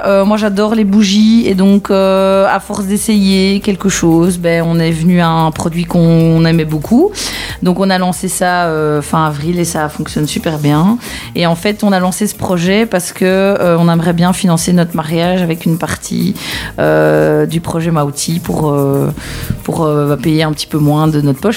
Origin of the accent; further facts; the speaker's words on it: Nivelles, Walloon Brabant, Belgium; on vient de Nivelles, effectivement. On habite Bollers